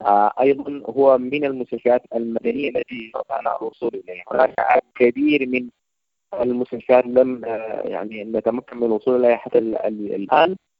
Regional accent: Sudan; نحن السودانيين الآن نطالب بحسن معاملتنا كما يعامل الأجانب في السودان.

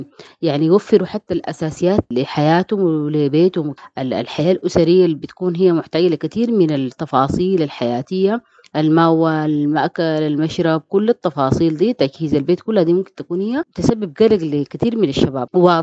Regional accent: Sudan; احنا كمجتمع سوداني

